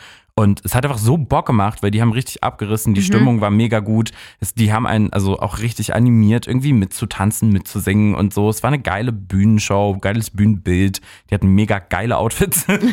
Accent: Northern Germany, Germany; ich komme halt aus Norddeutschland

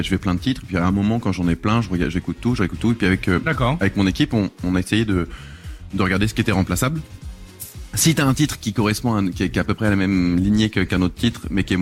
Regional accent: Normandy, France; Je suis de Normandie.

